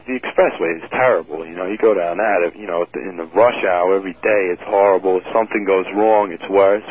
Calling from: Northport, New York, United States; I'm calling from Northport.

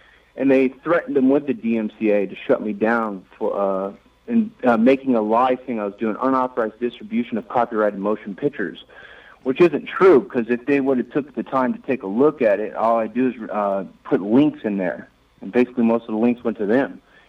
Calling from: New Zealand; I'm calling all the way from another country, so...

